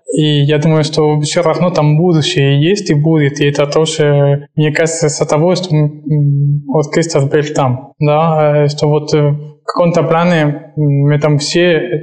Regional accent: Spain; Russian is a second language; now in Russia; я контрабасист и из Испании.

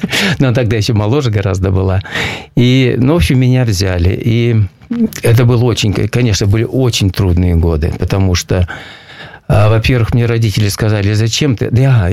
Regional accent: Chelyabinsk, Chelyabinsk Oblast, Russia; Нет, я родился в Челябинске

